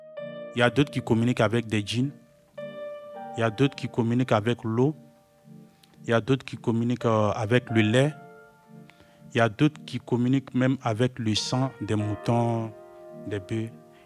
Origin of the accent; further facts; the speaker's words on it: Côte d’Ivoire; pendant la guerre chez nous en Côte d'Ivoire